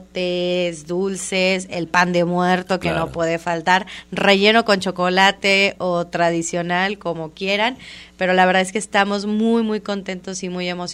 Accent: Guadalajara, Jalisco, Mexico; como tapatíos

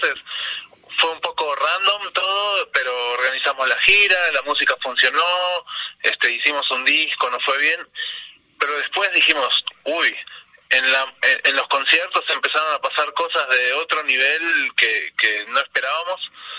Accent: Argentina; moved away; los tres somos de Argentina y somos más o menos de una generación

